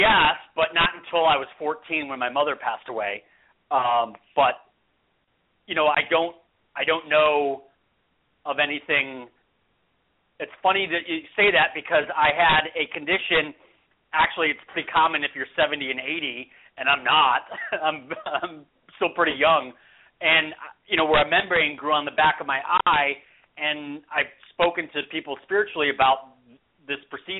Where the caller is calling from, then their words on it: California, United States; I'm calling from California.